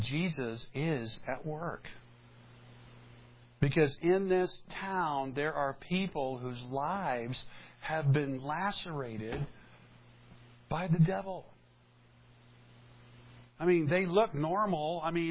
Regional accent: South Carolina, United States; I'm from South Carolina.

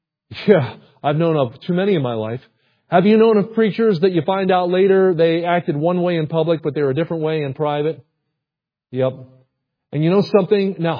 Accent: New Jersey, United States; Well, I worked with my dad. I grew up in New Jersey. My dad was a general contractor.

